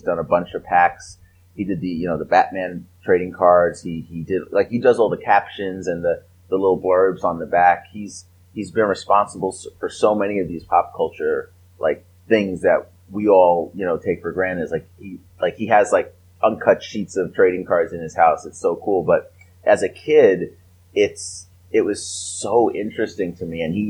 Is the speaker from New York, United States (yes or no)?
yes; Staten Island, New York, United States; and I grew up in Staten Island, New York.